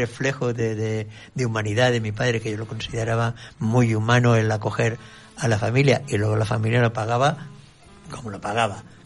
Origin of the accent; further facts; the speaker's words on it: Manises, Valencian Community, Spain; born there; Yo soy nacido en Manises y, no sé, siempre he tenido una relación muy estrecha con Cuart de Poblet.